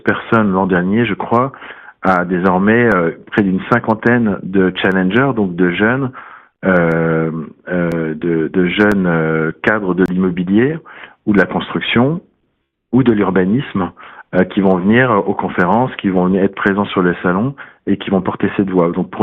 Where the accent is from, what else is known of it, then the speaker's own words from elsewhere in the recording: France; mais en tant que Français, je me réjouis